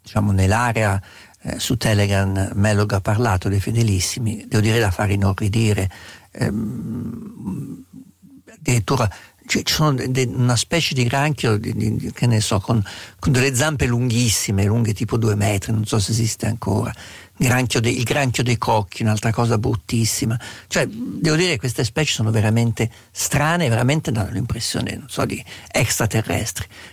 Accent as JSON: {"language": "Italian", "region": "Umbria", "country": "Italy", "tie": "born or raised there", "said": "Anche il nome vermo cane è un nome che a me ricorda insulti che passavano nella mia terra umbra quando ero piccolo."}